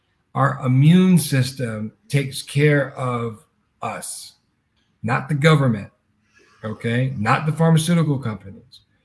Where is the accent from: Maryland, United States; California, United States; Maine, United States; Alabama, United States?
Alabama, United States; I grew up in Alabama in the South, right? There wasn't any traffic. We had more dirt roads than paved ones.